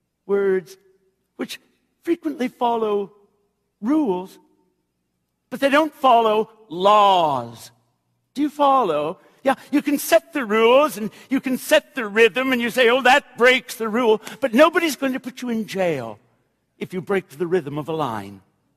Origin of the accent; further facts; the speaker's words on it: Canada; I'm a Canadian.